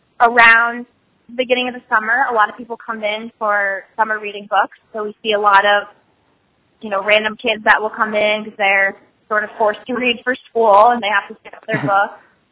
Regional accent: Sparta, New Jersey, United States; Okay, I am from Sparta, New Jersey, and I'm 24 years old.

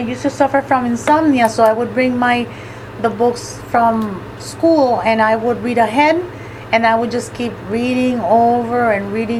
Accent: Puerto Rico; also born or lived in Michigan; I am originally from Puerto Rico, but I lived in Michigan for 29 years, and we lived in the Valley for the last six.

